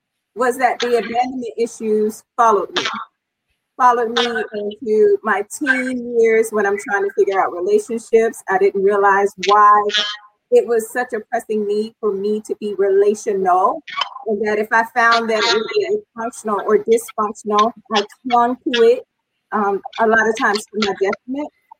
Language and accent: English; Tampa, Florida, United States; born there; I was born in Hillsborough, Tampa, and I was abandoned in the hospital.